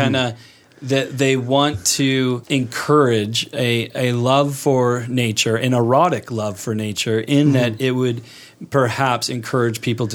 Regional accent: Portland, Oregon, United States; I, as you know, I grew up in Portland, Oregon.

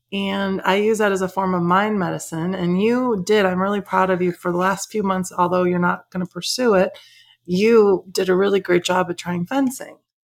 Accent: Chicago, Illinois, United States; I grew up in the Chicago area. We love the Bulls, the Bears, the Sox, the Cubs.

